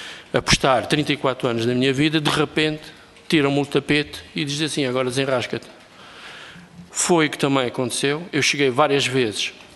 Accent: Angola; now in Portugal; Infelizmente, cheguei aos 40 anos, ainda pior do que quando eu vim de Angola. Eu cheguei cá em 75, volta a 76.

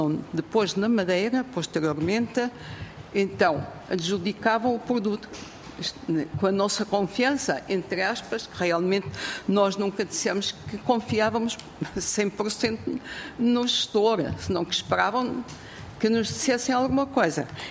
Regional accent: Venezuela; que nos encontramos de repente no banco e somos da Venezuela e tal

